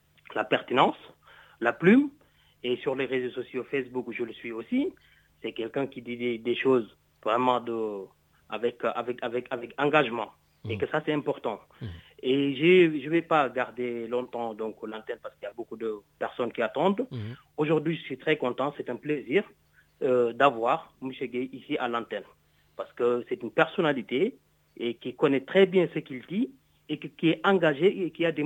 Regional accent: Senegal; en tant que Sénégalais

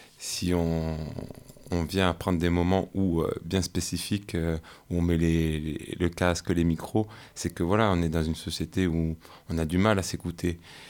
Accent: Provence-Alpes-Côte d'Azur, France; Donc, me présenter, ben, je suis un habitant marseillais, maintenant depuis quelques années, mais je suis natif de la Provence, de là où il y a les lavandes, les oliviers, même si Marseille, ça fait partie de la Provence.

